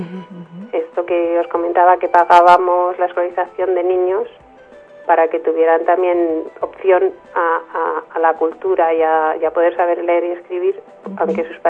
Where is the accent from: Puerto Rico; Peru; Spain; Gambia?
Spain; la ONG es española, nuestros miembros somos españoles.